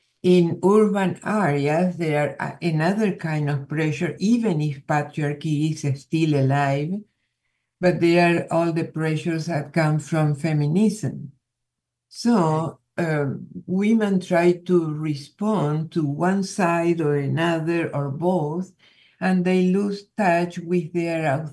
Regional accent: Buenos Aires, Argentina; You know, I am from Buenos Aires

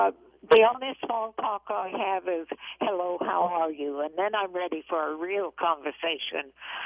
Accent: East Coast, United States; now in Iowa, United States; people in Iowa, I grew up on the East Coast where everybody talks to everybody automatically.

